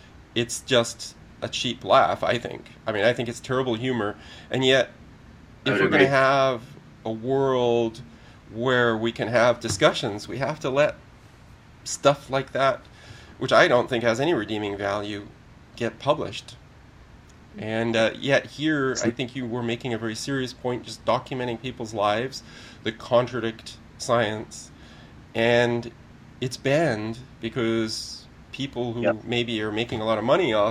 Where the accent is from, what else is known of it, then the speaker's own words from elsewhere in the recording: Calgary, Alberta, Canada; my hometown of Calgary